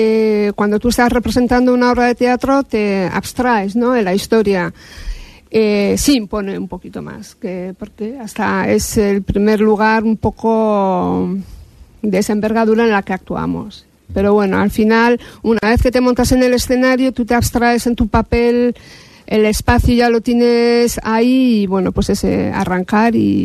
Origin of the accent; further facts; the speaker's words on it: Spain; No, yo soy de Lorrio.